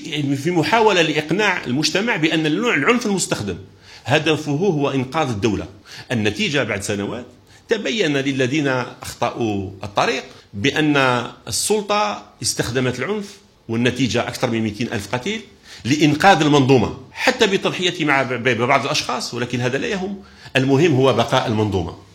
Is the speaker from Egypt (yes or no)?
no; Algeria; وكيف نتناقش فيما بيننا كجزائريين في تنوعنا حول عالم الأفكار